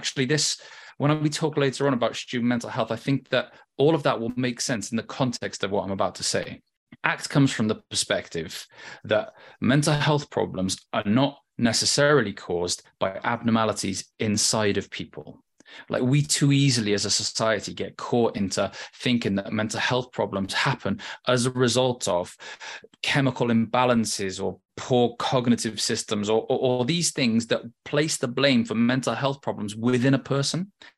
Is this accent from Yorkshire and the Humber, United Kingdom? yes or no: no; Cardiff, Wales, United Kingdom; moved away as an adult; And it's nice for me at the moment to be at Cardiff because I'm from Cardiff. And so in some ways I left when I was 18 years old and it's taken 20 years to come back home.